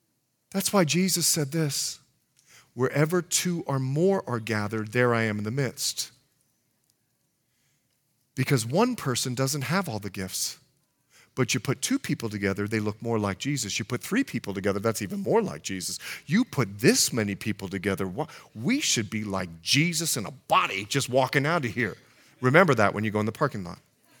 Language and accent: English; Bahamas; I'm from the Bahamas.